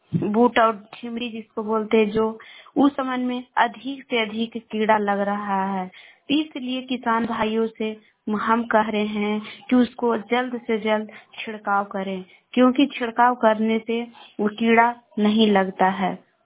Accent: Bihar, India; मैं गोवा से त्रिपुरा से बोल रही हूँ, पटना जिला के रहने वाली हूँ।

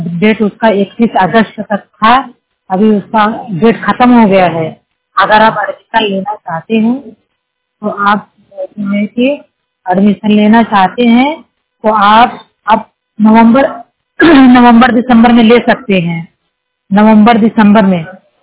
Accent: Jaunpur, Uttar Pradesh, India; now in Mumbai, India; जिला जौनपुर का रहने वाली हूँ, मुंबई में रह रही हूँ।

